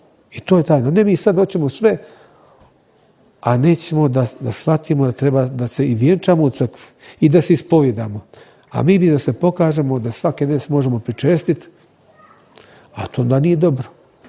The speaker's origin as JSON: {"language": "Serbian", "region": "Bay of Kotor", "country": "Montenegro", "said": "Čak i kod nas u Boki je da je to veoma važno"}